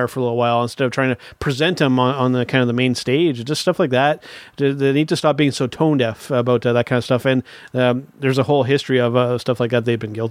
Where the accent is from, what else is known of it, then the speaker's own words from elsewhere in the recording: Canada; a little strange being a Canadian and seeing that that's being the focus on the news.